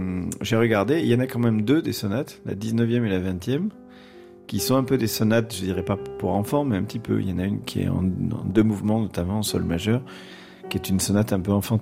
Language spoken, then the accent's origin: French; Toulouse, Occitanie, France; born there; Alors je ne suis pas né dans une famille de musiciens, je suis né à Toulouse